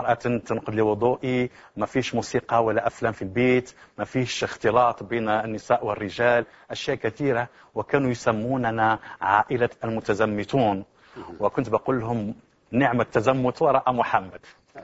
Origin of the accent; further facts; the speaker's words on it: Morocco; أنا من المغرب، كنت مسلما والآن أبصر